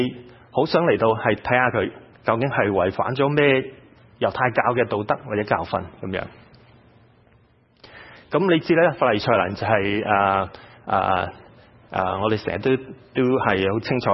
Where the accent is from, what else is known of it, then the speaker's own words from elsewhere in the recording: Sai Wan, Hong Kong; 其實喺香港嘅時候都係有機會去到一個嘅我長大嘅地方，叫西環嘅地方。因為我爸爸是做警察的，那我們在警察宿舍裡面長大